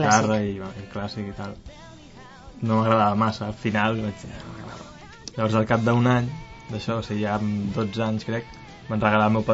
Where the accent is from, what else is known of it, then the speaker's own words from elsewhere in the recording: Sant Cugat, Catalonia, Spain; vaig començar de petit aquí a Sant Cugat, a Casa de Cultura del Triangle.